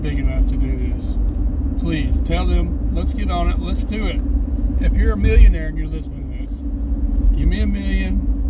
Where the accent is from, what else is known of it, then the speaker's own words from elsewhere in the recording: the South, United States; accent: southern; I'm going to talk like this, and I'm still southern.